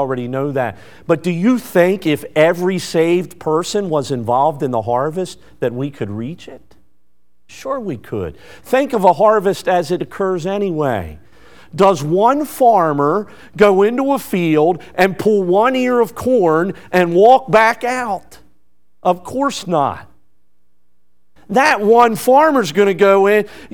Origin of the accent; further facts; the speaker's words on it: Northeast, United States; We say something like this, and I'm more from the Northeast, or at least the beginning of it.